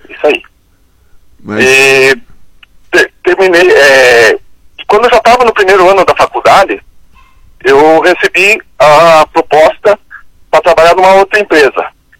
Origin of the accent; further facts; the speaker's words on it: União da Vitória, Paraná, Brazil; Eu sou natural de Porto União, seu João, mas sempre morei em União da Vitória mesmo, né.